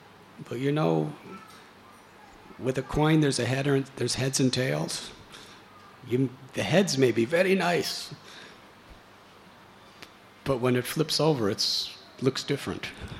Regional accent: Chicago, Illinois, United States; I was born in Chicago, raised in Chicago. When it came to college, I went to Florida for obvious reasons.

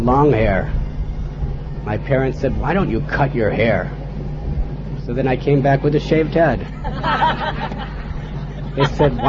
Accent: United States; born there; I was born in America.

